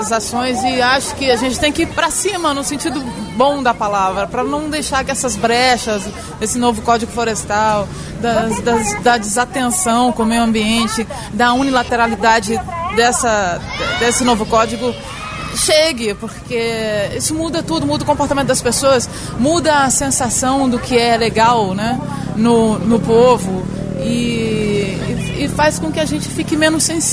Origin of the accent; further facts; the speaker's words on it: Mato Grosso, Brazil; Eu vim de um estado, sou do Mato Grosso, no interiorzinho e do Mato Grosso, uma região que é de pecuária e extremamente desmatada, pouquíssimos lugares ainda com mata nativa.